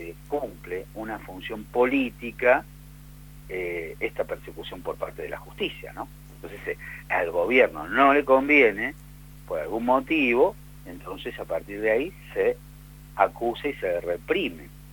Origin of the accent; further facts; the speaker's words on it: Mendoza, Argentina; soy un mendocino más, digamos.